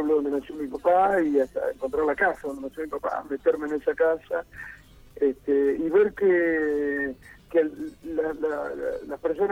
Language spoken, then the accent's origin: Spanish; San Nicolás, Argentina; born there; yo nací en San Nicolás y era el primer hijo de chino que había